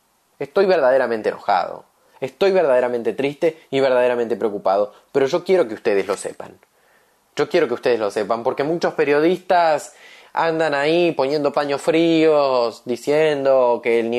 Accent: Argentina; Yo soy argentino, me da mucha tristeza ver lo que va a pasar en este país.

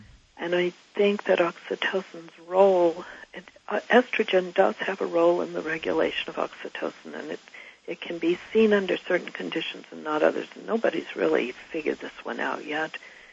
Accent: Midwest, United States; I mean, I grew up in the Midwest in the Bible Belt

